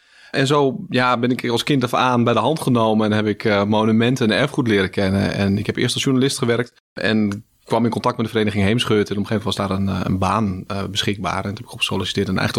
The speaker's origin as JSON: {"language": "Dutch", "town": "Weesp", "region": "North Holland", "country": "Netherlands", "said": "ik een beetje uit een luie gemeente kom. Ik kom dus uit Weesp en daar zijn al heel veel monumenten. En Weesp staat ook al bekend als een monumentenstadje."}